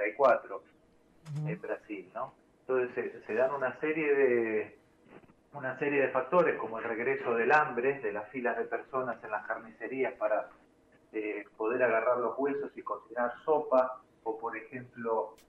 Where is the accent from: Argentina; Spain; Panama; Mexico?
Argentina; Lo digo como argentino